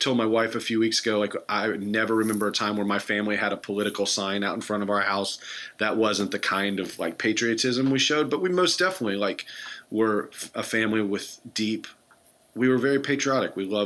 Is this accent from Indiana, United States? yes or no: yes; Indiana, United States; now in US South; Yeah, 17 years. We moved here in 2003 when we got married.